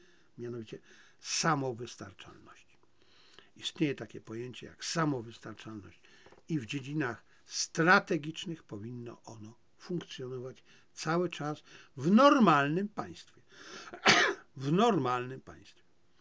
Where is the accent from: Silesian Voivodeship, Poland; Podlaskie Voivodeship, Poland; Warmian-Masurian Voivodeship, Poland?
Silesian Voivodeship, Poland; born there; ja się urodziłem na Śląsku, więc wiem, że niektóre chodniki górnicze mogły być nieeksploatowane